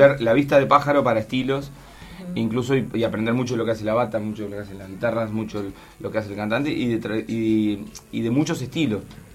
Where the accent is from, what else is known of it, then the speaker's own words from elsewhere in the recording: Buceo, Montevideo, Uruguay; born there; en Buceo, donde yo nací